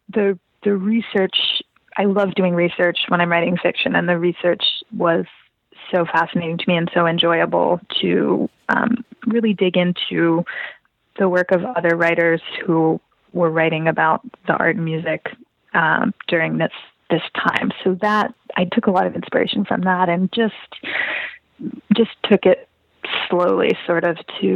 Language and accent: English; United States; just because I'm not German, I'm American.